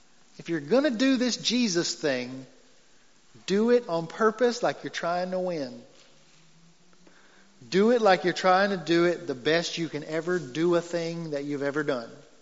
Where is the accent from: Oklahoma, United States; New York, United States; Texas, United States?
Texas, United States; I mean, I'm a Texan to the core, so no offense, but this is better here.